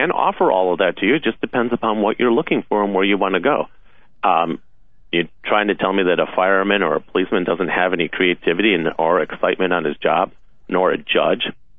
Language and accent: English; Chicago, Illinois, United States; I grew up in Chicago, which is the city of Chicago or state of Illinois.